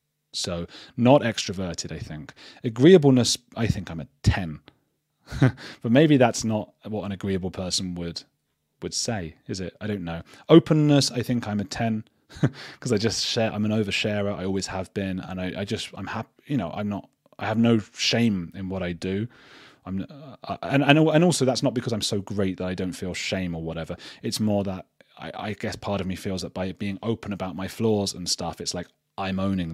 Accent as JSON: {"language": "English", "town": "Watford", "region": "East of England", "country": "United Kingdom", "also_born_or_lived": "Germany / Colombia", "lives_now": "Bristol, United Kingdom", "said": "where I am in England. That's Bristol. At the moment, I'm from Watford, though."}